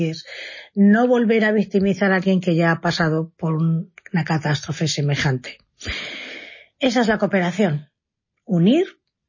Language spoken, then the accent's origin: Spanish; Spain; Nosotros, como españoles, hemos tenido que soportar y superar muchísimos traumas políticos también